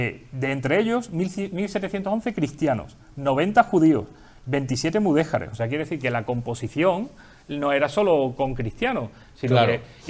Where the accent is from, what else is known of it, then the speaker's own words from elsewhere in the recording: San Fernando, Andalusia, Spain; also born or lived in Galicia; yo no soy de San Fernando, yo soy gallego. Pero yo me he criado en la isla.